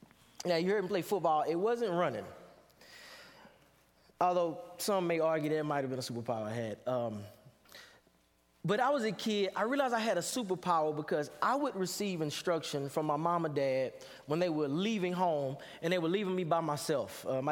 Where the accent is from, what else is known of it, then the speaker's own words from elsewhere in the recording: Dallas, Texas, United States; It's always a treat to be able to come back home. I am from Dallas, Texas.